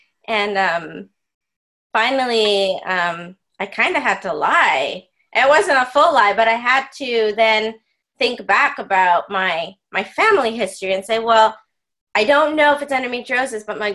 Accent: Canada; I grew up in Canada

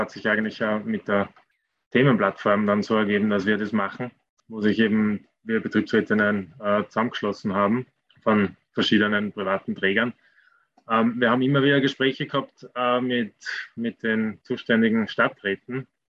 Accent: Vienna, Austria; ich bin aus Wien

